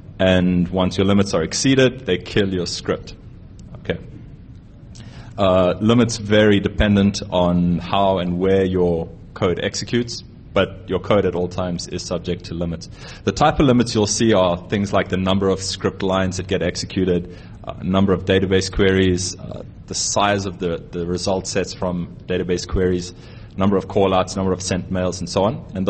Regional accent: South Africa; But what's awesome for us, we're South African, we're kind of cheap

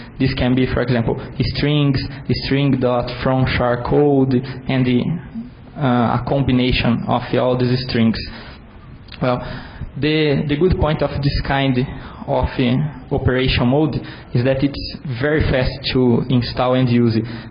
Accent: Brazil; I'm from Brazil, the city of Pelé.

